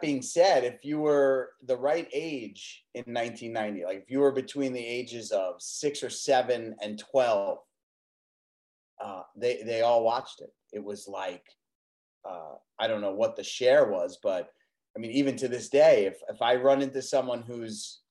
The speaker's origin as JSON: {"language": "English", "region": "New York", "country": "United States", "tie": "born or raised there", "said": "No, in New York. I grew up in New York."}